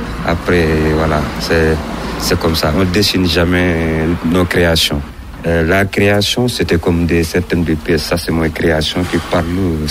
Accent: Senegal; now in Lyon, France; moi, je suis Sénégalais et qui vient en France depuis le 28 mars 2016, directement ici à Lyon.

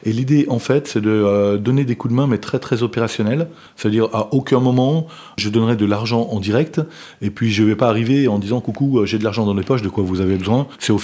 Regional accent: Richard Toll, Saint-Louis, Senegal; moved away as an adult; now in France; lorsque je suis parti, bien évidemment, quand j'ai quitté le Sénégal en 94, il n'y avait évidemment pas Internet. Et Richard Toll, c'est une toute petite ville.

